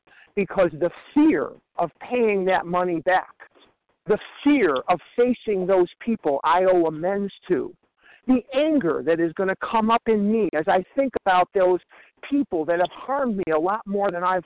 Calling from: Scottsdale, Arizona, United States; I'm calling from Scottsdale, Arizona.

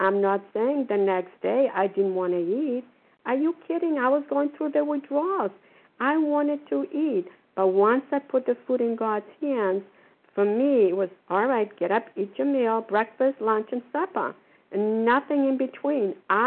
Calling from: Port Charlotte, Florida, United States; I'm calling from Foxborough. I'm calling from Port Charlotte, Florida. I forget where I am. We have here for the winter.

